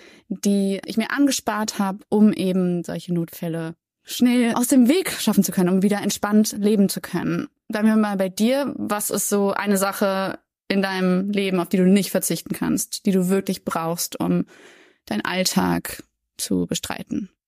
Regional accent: Cologne, North Rhine-Westphalia, Germany; Ich weiß nicht, du wohnst in Köln, ich komme aus Köln.

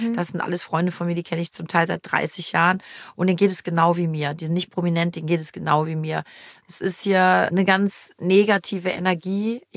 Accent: Cologne, North Rhine-Westphalia, Germany; Ich habe bis vor 3 Jahren immer gesagt, ich bin in Köln geboren. Ich bin wirklich mit ganzem Herzen kölsches Mädchen und ich werde hier sterben.

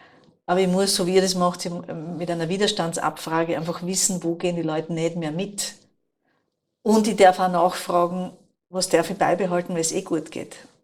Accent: Styria, Austria; Wir sind aus der Südoststeiermark, wir sagen, das ist beim Machen so geworden.

